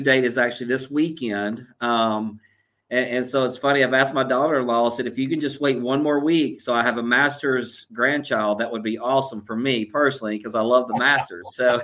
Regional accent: Dayton, Tennessee, United States; Born and raised in Dayton, Tennessee. So I'm right here from the Chattanooga area, lifelong.

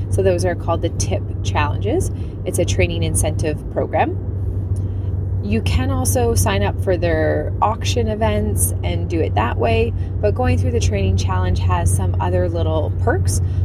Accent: Canada; especially being Canadian

